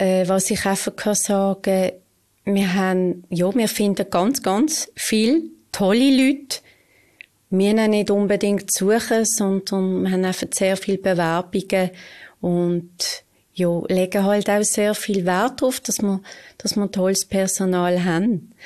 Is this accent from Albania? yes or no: no; Muttenz, Basel-Landschaft, Switzerland; ich bin hier aufgewachsen, in Muttenz, genau. Aber eben, wie du jetzt siehst, ich bin in Muttenz aufgewachsen und wir haben unsere Bäckerei in Basel gehabt.